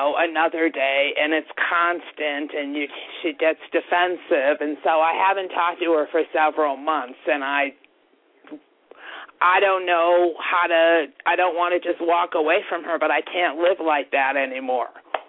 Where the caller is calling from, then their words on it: North Chicago, Illinois, United States; I'm calling from Illinois.